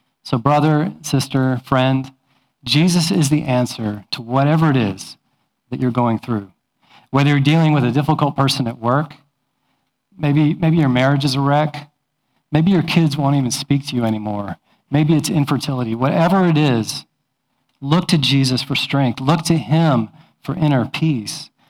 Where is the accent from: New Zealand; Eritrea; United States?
New Zealand; born there; Now, some of you may know that I'm a Kiwi. So I'm a Kiwi at heart. I was born in New Zealand. I have family in New Zealand.